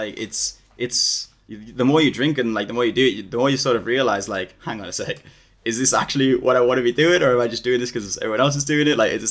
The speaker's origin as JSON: {"language": "English", "town": "Liverpool", "region": "North West England", "country": "United Kingdom", "tie": "born or raised there", "also_born_or_lived": "Birmingham", "said": "yeah, I'm from Liverpool, born and raised. I did live in Birmingham for a while."}